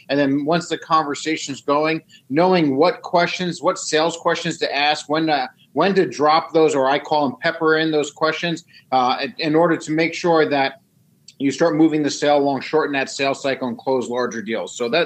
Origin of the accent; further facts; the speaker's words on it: New York, United States; moved away as an adult; also born or lived in Ohio / Arizona; now in Florida, United States; So I mean, I'm originally from New York, right? But I've lived everywhere from Ohio to Arizona.